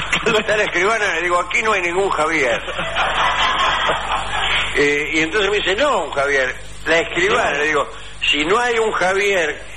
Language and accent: Spanish; Colombia; soy el colombiano que le preguntó